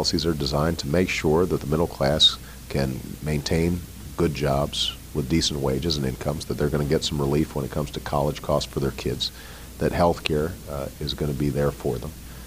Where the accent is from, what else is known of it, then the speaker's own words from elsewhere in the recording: United States; It's only when you go overseas where you start realizing, boy, I'm really American.